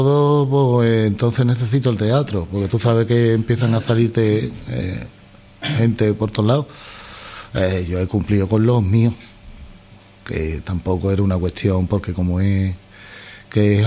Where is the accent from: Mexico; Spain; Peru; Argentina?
Spain; Lebrija, Andalusia; Y hablando de la Semana Santa de Lebrija, de mi tierra, que por eso se me ha nombrado.